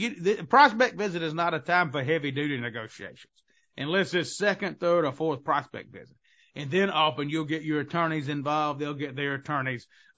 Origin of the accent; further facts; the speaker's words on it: Southern United States, United States; accent: Southern; I'm Southern, as you can tell from my accent if you've never heard me before. I'm always going to be Southern.